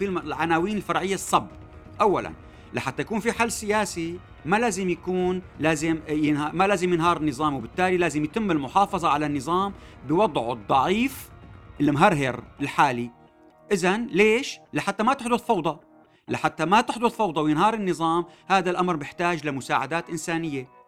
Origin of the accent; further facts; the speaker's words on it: Syria; وهذا شيء بهمنا نحن كسوريين